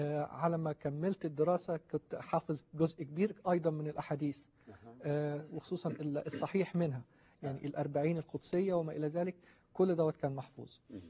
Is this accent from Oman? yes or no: no; Egypt; born there; من مواليد مصر، وأول الولاد لأبويا وأمي. اتربيت في أسرة مسلمة ملتزمة باعتدال.